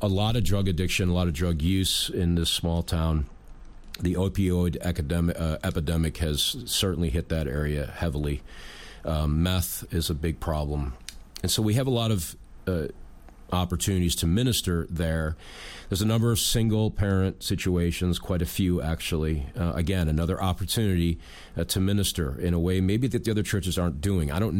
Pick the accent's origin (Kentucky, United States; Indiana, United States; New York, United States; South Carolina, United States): New York, United States; That's who I am. I mean, I'm from New York. I can't change that.